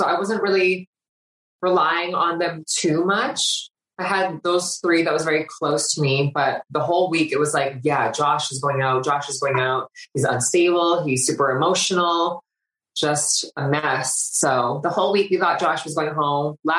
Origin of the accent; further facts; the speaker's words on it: Vancouver, British Columbia, Canada; we're both from Vancouver, West Coasters, and both in the queer community.